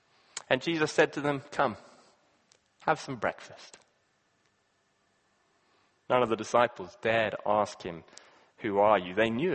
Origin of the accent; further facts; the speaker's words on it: Kenya; And I remember one time I grew up in Kenya. I was there in a small little lake in Kenya on a boat.